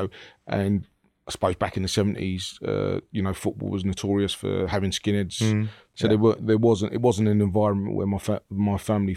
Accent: London, United Kingdom; born there; I was never born in Acton. I was born in Ladbroke.

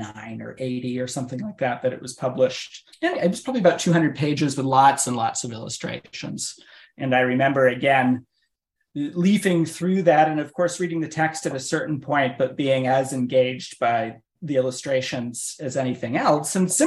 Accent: Maine, United States; So I grew up in Maine.

